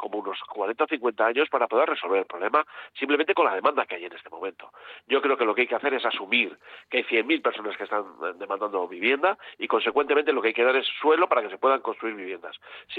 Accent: Basque Country, Spain; los vascos estamos en Europa

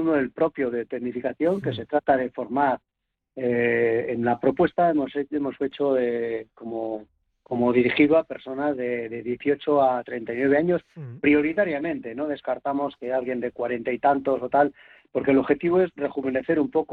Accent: Santurce, Basque Country, Spain; now in Barakaldo, Spain; yo soy de Santurce y ahora vivo en Baracaldo

